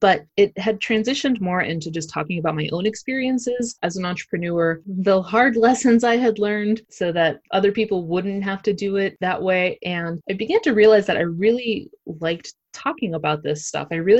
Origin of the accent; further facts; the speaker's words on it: Pittsburgh, Pennsylvania, United States; So I'm originally from Pittsburgh. My husband is originally from Cincinnati.